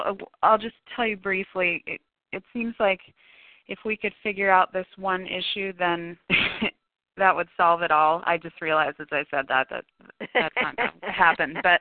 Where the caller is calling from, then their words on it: Washington, United States; I'm calling from Washington State.